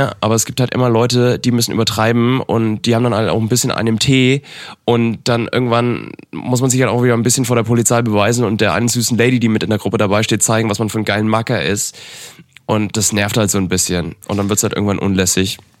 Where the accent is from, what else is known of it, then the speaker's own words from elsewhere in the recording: Nuremberg, Bavaria, Germany; ich komme ursprünglich auch aus Nürnberg.